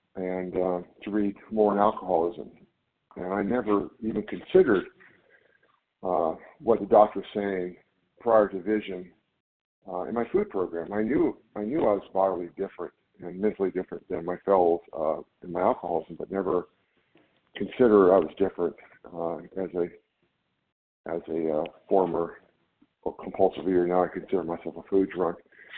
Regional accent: California, United States; I'm from NorCal.

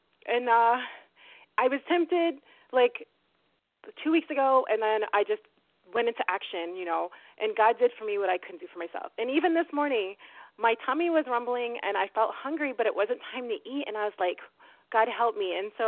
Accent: New York, United States; Good morning. … a compulsive overeater from upstate New York.

